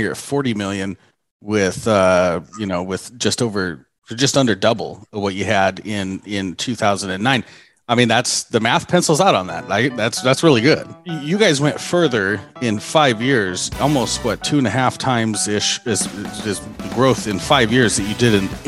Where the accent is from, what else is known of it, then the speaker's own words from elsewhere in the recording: Pacific Northwest, United States; I was originally from the Pacific Northwest.